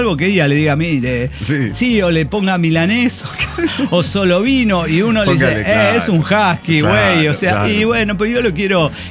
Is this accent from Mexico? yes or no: yes; Mexico; Como mexicano